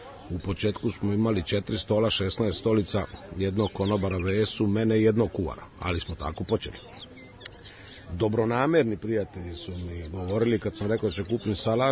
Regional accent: Split, Split-Dalmatia County, Croatia; now in Serbia; Rođen sam u Splitu i odrastao sam na moru i dalmatinac sam i po vokaciji i po stilu i po mentalitetu, ali ona ratna vremena smo izbegli i ja sam došao živim u Srbiju s mojim roditeljima i s mojom mlađom sestrom.

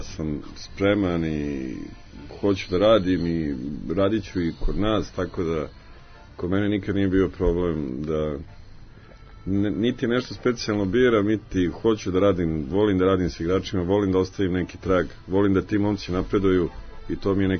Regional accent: Belgrade, Serbia; ja sam ono naturalizovani Lionac, odrastao sam na Dedenju, ali sticam okolnosti, Crvena Zvezda me upisala u 6. gimnaziju i ostadok tu da živim

